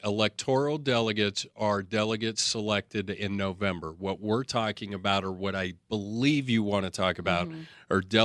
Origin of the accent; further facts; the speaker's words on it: Colorado, United States; Born and raised in Colorado.